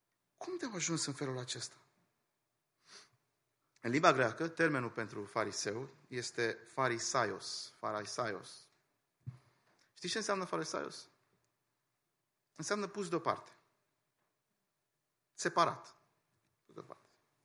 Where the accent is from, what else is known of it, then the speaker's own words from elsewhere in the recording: Bucharest, Romania; eu am crescut în București